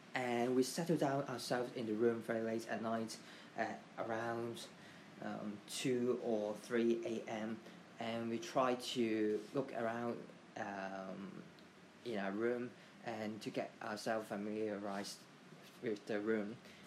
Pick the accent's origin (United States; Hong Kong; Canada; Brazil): Hong Kong; from Hong Kong.